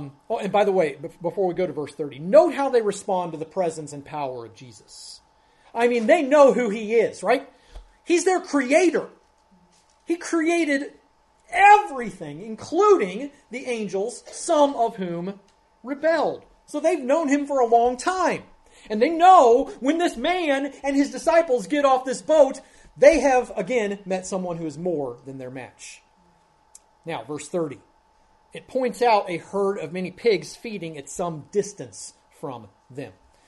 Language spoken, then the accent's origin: English; Ohio, United States; But growing up in Ohio, as a matter of fact, not just growing up, but when Ann and I had our first house, there was a pig farm about a mile from our house.